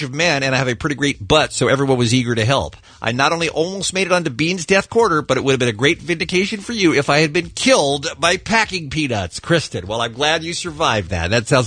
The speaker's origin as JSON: {"language": "English", "region": "California", "country": "United States", "lives_now": "New York City, United States", "said": "podcast listener from New York City. I have something to add to your detained at the airport stories. I am originally from Orange County, and the last week of April last year, I visited my family in Irvine."}